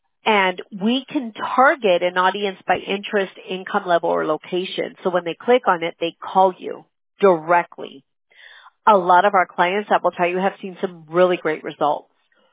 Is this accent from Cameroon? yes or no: no; California, United States; I'm from California.